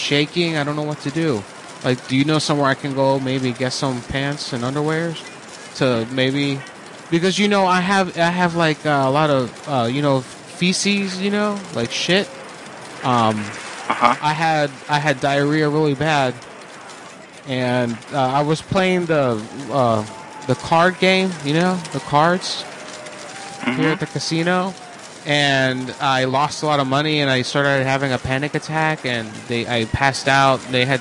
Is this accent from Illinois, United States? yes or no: no; Orlando, Florida, United States; Because I'm from Orlando, motherfucker.